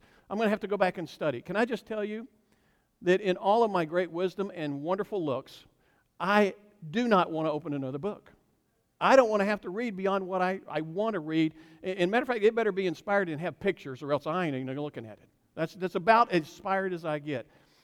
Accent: Alabama, United States; But in my mind, growing up in Alabama, I have never been untaken care of by God.

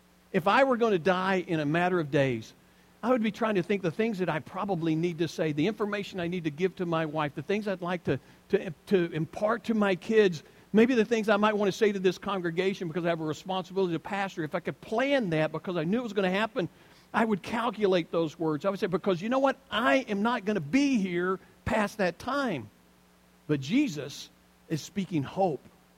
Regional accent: Alabama, United States; I grew up in Alabama, so it's like, y'all are going to get it.

